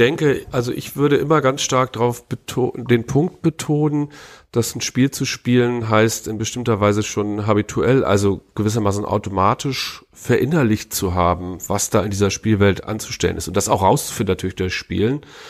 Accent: Frankfurt, Hesse, Germany; Da könnte man natürlich auch gleich eine ideologiekritische Lektion, sage ich, als Frankfurter draus ziehen.

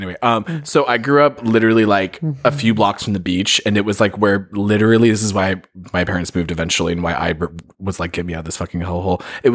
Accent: San Diego, California, United States; Well, I grew up in San Diego, so like literally

